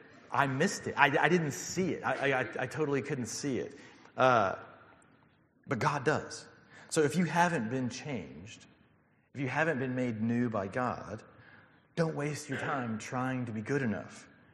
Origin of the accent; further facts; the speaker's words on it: Alabama, United States; I'm from Alabama.